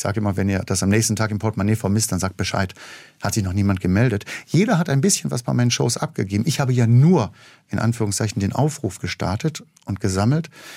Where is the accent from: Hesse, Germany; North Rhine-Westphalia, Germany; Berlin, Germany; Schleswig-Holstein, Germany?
North Rhine-Westphalia, Germany; ich komme aus dem Ruhrgebiet